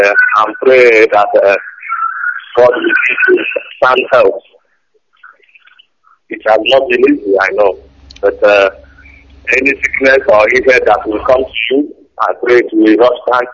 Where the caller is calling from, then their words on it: Ghana; I'm calling from Ghana.